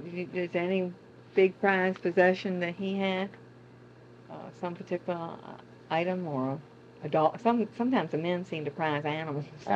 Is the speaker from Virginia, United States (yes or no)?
yes; Norfolk, Virginia, United States; I was raised in Norfolk, Virginia